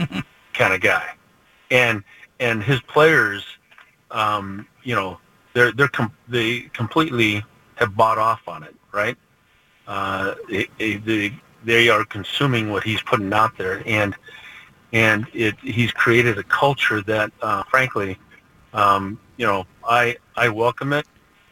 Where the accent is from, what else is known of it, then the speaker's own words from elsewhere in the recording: Seattle, Washington, United States; even growing up in Seattle, I grew up being a Husky, bottom line.